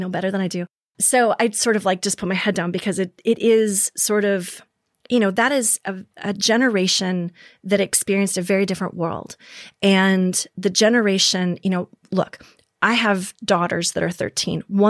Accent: Minnesota, United States; But Minnesota, when I grew up, it was a very progressive state.

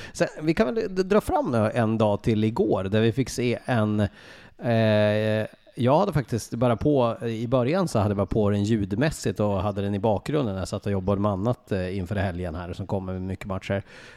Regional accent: Västerbotten County, Sweden; Jag är ju från Västerbottenstrakten här, från grund och botten

